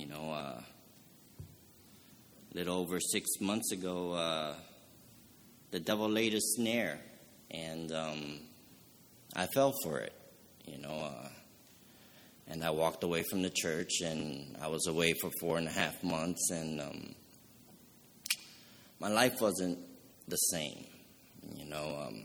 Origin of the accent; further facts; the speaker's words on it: Florida, United States; As you guys know … I was born and raised in Florida. I'm 43 years old